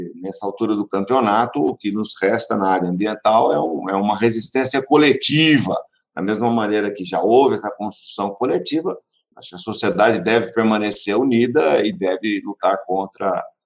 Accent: Brazil; agradeço, como brasileiro, a sua contribuição.

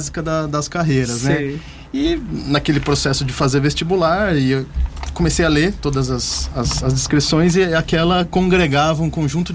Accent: Piracicaba, São Paulo, Brazil; Eu sou de Piracicaba.

